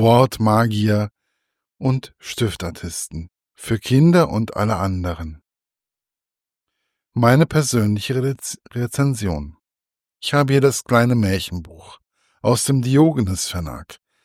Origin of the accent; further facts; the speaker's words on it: Hesse, Germany; Für mich als Hesse ist es so oder so immer wieder schön, etwas über die Gebrüder Grimm zu lesen.